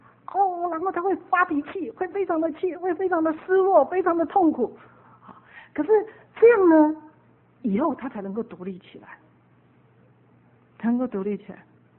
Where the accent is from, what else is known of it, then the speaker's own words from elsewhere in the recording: China; 我们中国人哦，特别是孩子小时候哈、哦，从小就把孩子抱在旁边睡觉